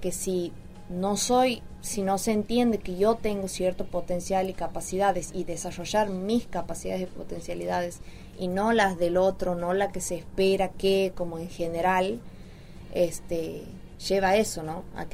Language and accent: Spanish; Argentina; como argentina, como fan del fútbol